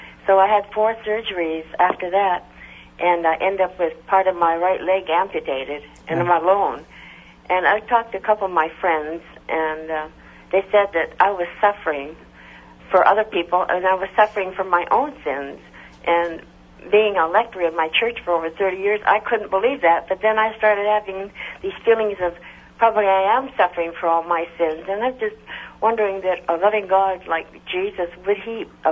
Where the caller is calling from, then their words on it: Boynton Beach, Florida, United States; I'm from Boynton Beach, Florida, Mother.